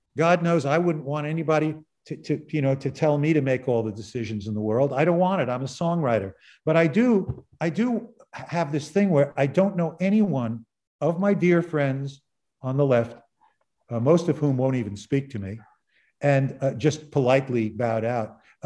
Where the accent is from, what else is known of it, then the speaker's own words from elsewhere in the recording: Brooklyn, New York, United States; I grew up in Brooklyn, and these guys were the elites.